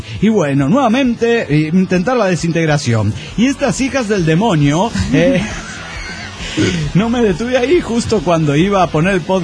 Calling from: Montreal, Quebec, Canada; desde Montreal, Canadá.

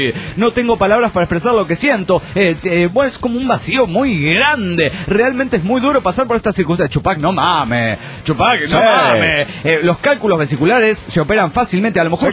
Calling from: Mexico City, Mexico; del DF Mexicano.

